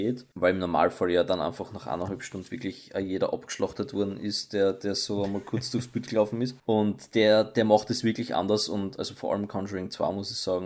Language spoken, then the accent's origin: German; Austria; Bei uns in Österreich, wie wir wissen, ist das alles kein Thema.